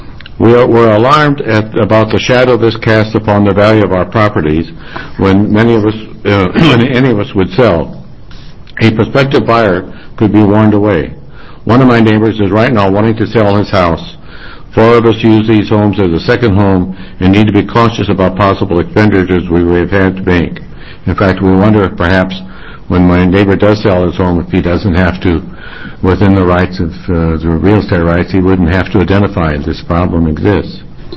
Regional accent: Newport, United States; I am from Newport.

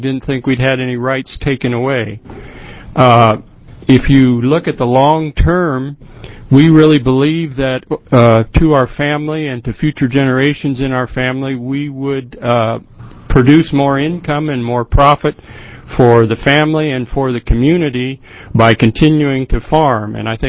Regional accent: Parkdale, Oregon, United States; I'm a farmer from Parkdale, Oregon, which is in the Upper Hood River Valley.

